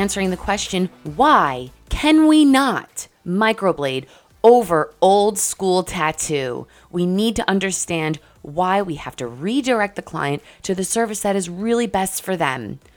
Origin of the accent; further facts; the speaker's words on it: New York, United States; Maybe it's me being Italian. Maybe it's me being a New Yorker.